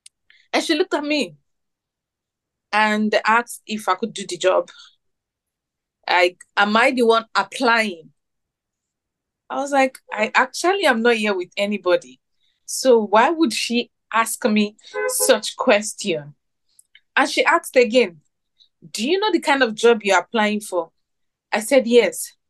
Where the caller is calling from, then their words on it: Lagos, Nigeria; Lagos, Nigeria.